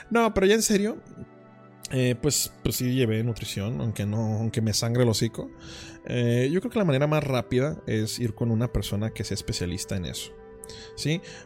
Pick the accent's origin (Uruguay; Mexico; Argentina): Mexico; Tijuana, Baja California; no hablo de inseguridad porque pues, soy de Tijuana, así que no puedo decir nada.